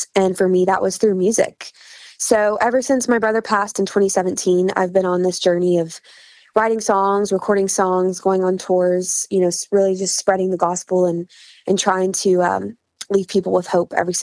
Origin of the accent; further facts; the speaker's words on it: Lexington, Kentucky, United States; I am from Lexington, Kentucky. I grew up wanting to be an astronaut